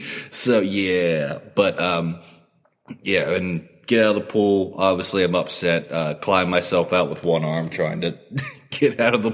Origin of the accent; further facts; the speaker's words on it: West Virginia, United States; I was the dream school growing up in West Virginia, huge Mountaineer fan, was going to go to West Virginia and swim